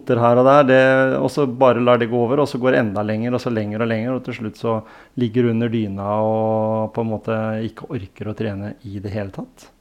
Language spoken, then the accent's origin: Norwegian; Telemark, Norway; litt erfaring fra Grenland der jeg kommer fra